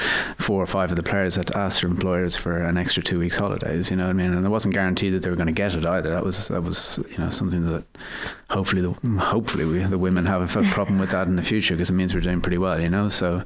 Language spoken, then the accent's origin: English; Ireland; I had played for Ireland before, I'm Irish